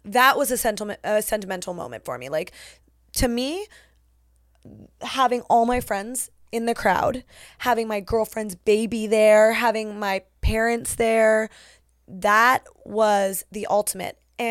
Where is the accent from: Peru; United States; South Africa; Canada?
Canada; see, now this is where you're going to realize that I'm very Canadian, because I don't know geography.